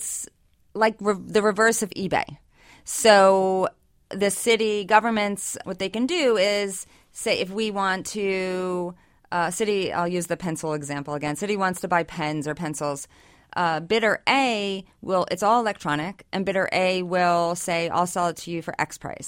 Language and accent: English; Abington, Pennsylvania, United States; moved away as an adult; I grew up in Abington, went to Abington High School, and left Philadelphia area for many years for college and then grad school.